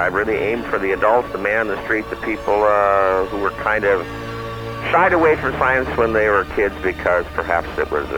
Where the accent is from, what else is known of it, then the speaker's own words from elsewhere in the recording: Wisconsin, United States; When I was growing up in Wisconsin, I'm actually from southern Wisconsin, I grew up in a rural area.